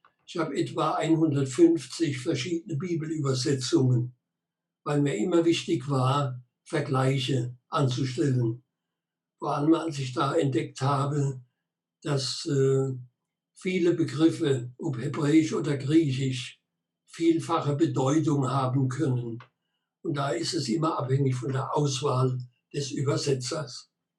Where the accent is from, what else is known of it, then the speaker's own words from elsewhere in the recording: Baden-Württemberg, Germany; Ich bin Deutscher in der Nähe von Heidelberg im südlichen Odenwald geboren. Da bin ich auch aufgewachsen und besuchte im Odenwald die sogenannte